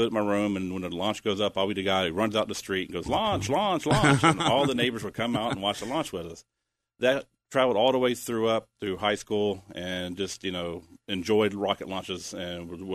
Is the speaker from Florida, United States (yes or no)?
yes; Cocoa, Florida, United States; it starts back to the 60s when I was raised here in Brevard County.